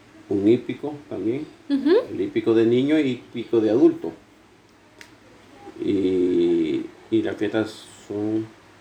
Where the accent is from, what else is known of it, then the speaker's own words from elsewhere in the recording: Nicaragua; tengo 42 años, soy de Nicaragua